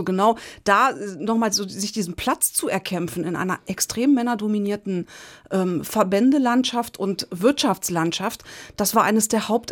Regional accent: Iran; now in Germany; Meine Mutter war zwar Deutsche, aber mein Vater war Iraner. Und aufgewachsen bin ich im Iran.

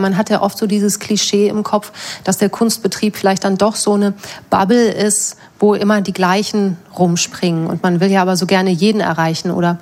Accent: Hesse, Germany; Ich komme da selber aus der Gegend.

